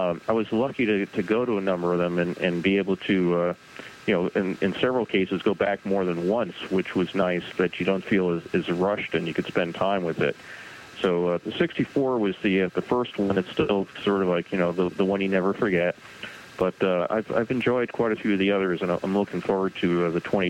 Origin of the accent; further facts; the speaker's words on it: Brooklyn, New York, United States; Yeah, I grew up in Brooklyn, so I wasn't far from the fair site at all. And then I moved out to Long Island, and we kept watching the fair being built.